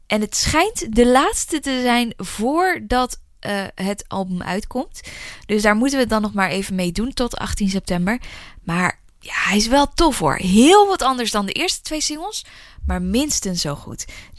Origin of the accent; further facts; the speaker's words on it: Almere, Flevoland, Netherlands; Ik ben opgegroeid in Almere en ik woon nu nog steeds in Almere.